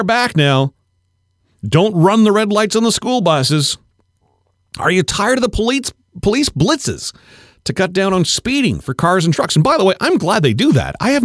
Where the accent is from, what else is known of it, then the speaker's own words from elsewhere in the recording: Nepean, Ontario, Canada; By the way, growing up in Nepean, if you grew up in Nepean, you had to have a bike license.